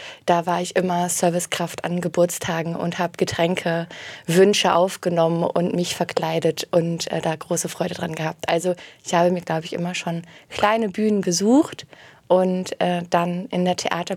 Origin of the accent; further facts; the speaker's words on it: Lübeck, Schleswig-Holstein, Germany; Ja, ich bin in Lübeck groß geworden